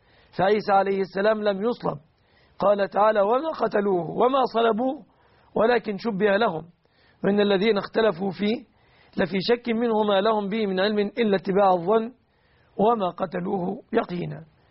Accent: Egypt; في بلادنا مصر

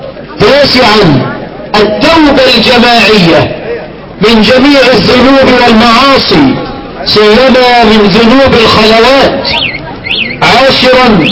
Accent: Egypt; اللهم اجعل بلدنا مصر آمنة مطمئنة

